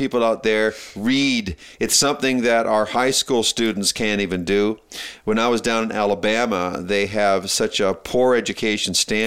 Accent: Calgary, Alberta, Canada; It was good to be in Alberta because I'm an Alberta boy, born and raised in Calgary.

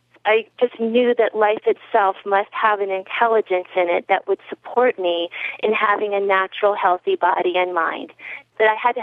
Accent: Maryland, United States; moved away as an adult; also born or lived in Colorado / California / New Mexico; Well, I grew up on the East Coast of the U.S. in Maryland, and most of my adult life, though, I've spent out west in Colorado and California and New Mexico

